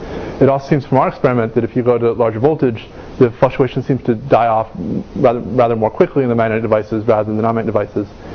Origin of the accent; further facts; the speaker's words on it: Kentucky, United States; I apologize for the pronunciation, but I'm from Kentucky